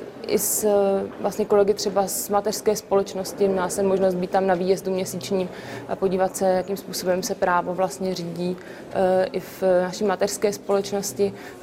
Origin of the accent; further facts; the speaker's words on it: Mladá Boleslav, Central Bohemian Region, Czechia; Já vlastně, ačkoliv pocházím z Mladé Boleslavy